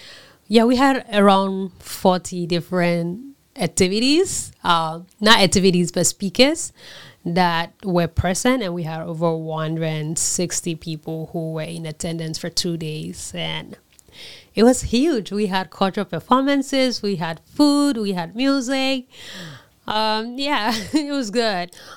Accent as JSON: {"language": "English", "country": "Liberia", "moved": "as an adult", "lives_now": "Canada", "said": "I am from Liberia. I was born in the capital city in Liberia, and I was born during the Civil War."}